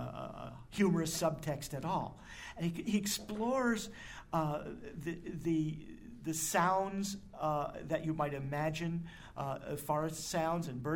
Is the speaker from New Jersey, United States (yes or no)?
yes; New Jersey, United States; moved away as an adult; now in Vermont, United States; 30-some years ago I came here to Vermont from New Jersey and Joyce Kilmer was from there. And I can't hear that poem without imagining it in the kind of accent that I used to have.